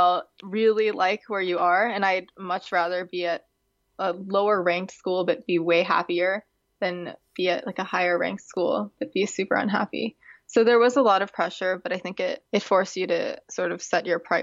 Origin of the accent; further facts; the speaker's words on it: Thailand; also born or lived in United States; I was born in America, so I have an American passport through birthright. But then my parents are Thai, and I grew up in Thailand. So I also have a Thai passport.